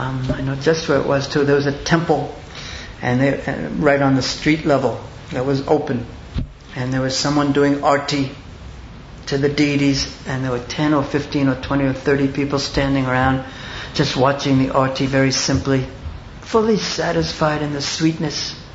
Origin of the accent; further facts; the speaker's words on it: Australia; when I was growing up in Australia, even how many, like 15, 20 years ago